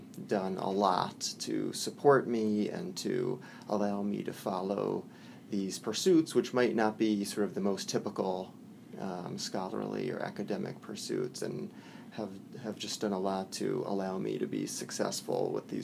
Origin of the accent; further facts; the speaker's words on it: Long Island, New York, United States; now in Rochester, United States; I'm from Long Island, and I came up to this area for college. I went to a college in SUNY Geneseo, and after that went back down to NYU